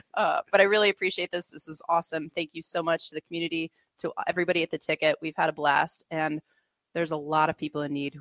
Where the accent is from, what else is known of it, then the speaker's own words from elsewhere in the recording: New York, United States; I'm still a New Yorker.